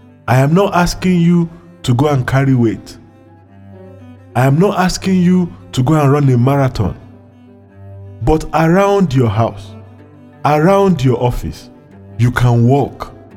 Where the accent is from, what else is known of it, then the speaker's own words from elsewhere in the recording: Nigeria; We can, as parents, as Nigerian citizens, when we organize ourselves, influence the local government, the state government, and federal government